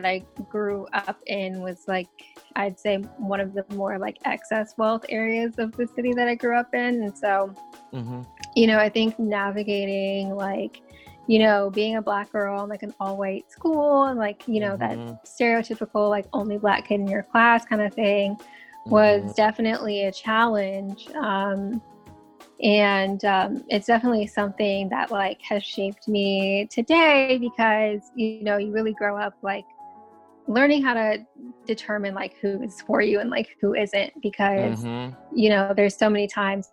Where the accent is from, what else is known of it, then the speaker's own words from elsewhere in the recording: North Carolina, United States; Well, so I actually grew up in North Carolina.